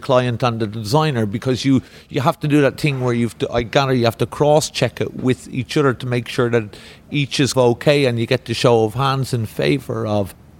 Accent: Ireland; accent: Irish; My Irish accent in mind, how do you spell your, did you say Bickerdike?

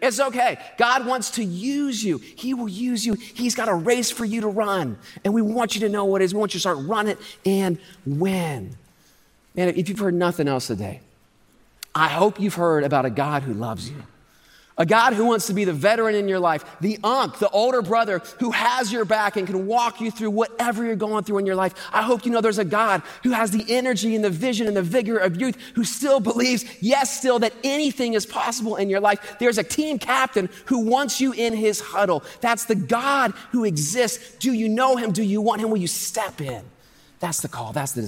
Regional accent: Ohio, United States; And so I have a proposal for my home state of Ohio.

